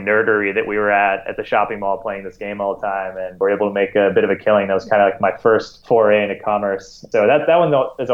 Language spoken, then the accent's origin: English; Singapore; also born or lived in California, United States; When I was maybe about 9 or 10 years old, I grew up in Singapore. I went to an American school there, grew up in Singapore, but every summer we'd go back to California where my grandparents were.